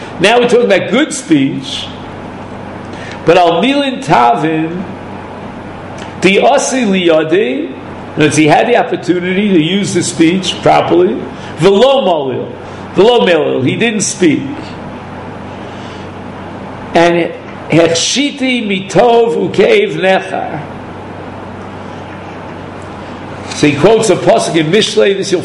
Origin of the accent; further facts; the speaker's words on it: United States; When I was brought up in America, the most famous popular phrase, the motto of America, was mind your own business.